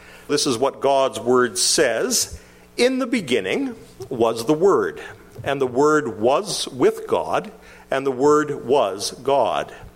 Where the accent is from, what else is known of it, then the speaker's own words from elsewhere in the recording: Winnipeg, Manitoba, Canada; I grew up in Winnipeg, and there was a pizza chain there that made probably some of the worst pizza you can imagine.